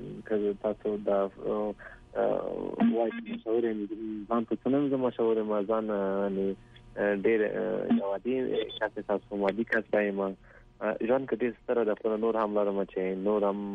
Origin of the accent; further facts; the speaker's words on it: Laghman, Afghanistan; لغمان کوم زه د لغمان